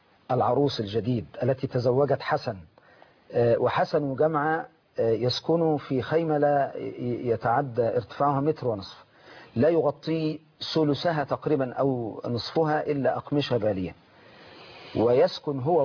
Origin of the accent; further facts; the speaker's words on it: Egypt; ونحن كمصريين